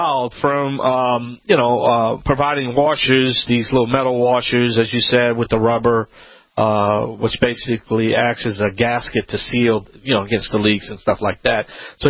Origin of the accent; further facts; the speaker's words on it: Louisiana, United States; I am the Cajun man. I am a Cajun original.